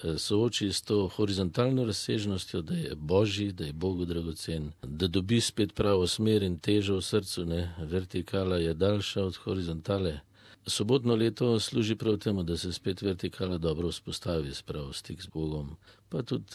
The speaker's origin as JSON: {"language": "Slovenian", "region": "Upper Carniola", "country": "Slovenia", "tie": "born or raised there", "said": "ker sem jezuit, tam je dom duhovnih vaj, pa jezuitska skupnost, pa nekaj šol. Drugač sem pa iz Gorenjske doma, delal sem do zdaj v Ignacijevem domu duhovnosti, to je na Poljanah v Ljubljani, kjer imamo skupnost."}